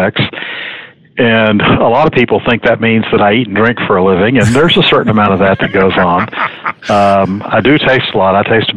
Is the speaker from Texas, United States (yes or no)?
yes; Houston, Texas, United States; And I remember this from growing up in Houston. I'm a native Houstonian, and my parents are native Houstonians.